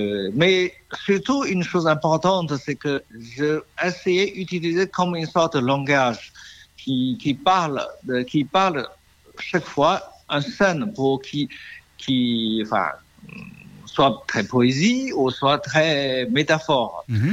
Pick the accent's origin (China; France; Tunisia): China; French is a second language